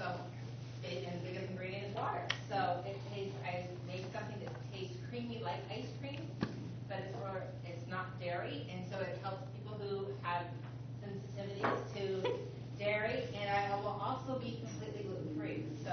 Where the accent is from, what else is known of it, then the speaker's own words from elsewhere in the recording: West Coast, United States; now in Columbia City, United States; I'm actually originally from the West Coast. This is a small town sort of similar to where I've been raised up in.